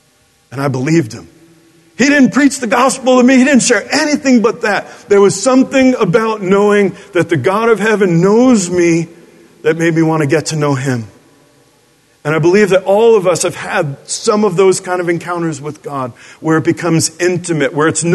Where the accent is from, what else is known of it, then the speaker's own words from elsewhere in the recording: New York City, New York, United States; I'm from New York City.